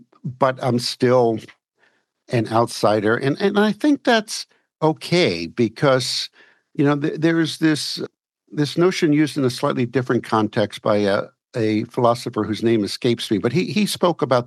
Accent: United States; So I am a peripatetic American, an open-minded American, I'd like to think, but I'm still an American.

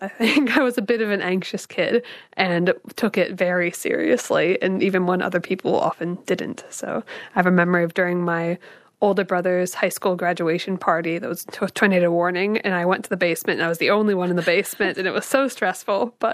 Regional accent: Indiana, United States; moved away; I grew up in Indiana in the US. A lot of corn, very small town, very flat.

